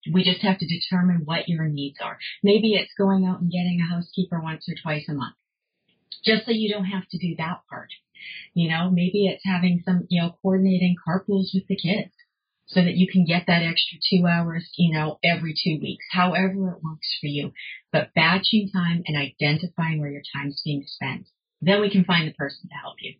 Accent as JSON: {"language": "English", "town": "Vancouver", "region": "British Columbia", "country": "Canada", "tie": "born or raised there", "said": "I grew up in Vancouver."}